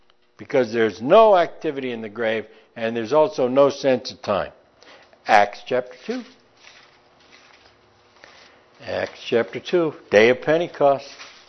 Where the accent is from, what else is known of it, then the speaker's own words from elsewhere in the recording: New York, United States; accent: New York; My New York accent attacked me for a moment.